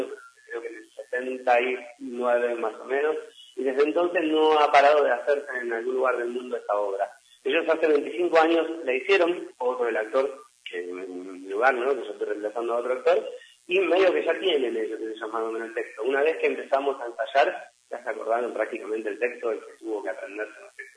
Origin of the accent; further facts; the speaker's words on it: Bolívar, Buenos Aires Province, Argentina; yo soy más de Bolívar, yo soy muy timide, tengo nacionalidad de acá, de Bolívar.